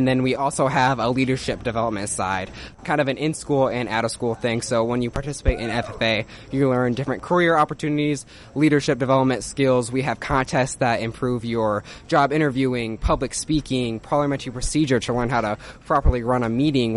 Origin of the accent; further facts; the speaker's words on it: Van Horn, Iowa, United States; I'm from Benton Community, so Van Horn, Iowa, about 30 minutes west of Cedar Rapids.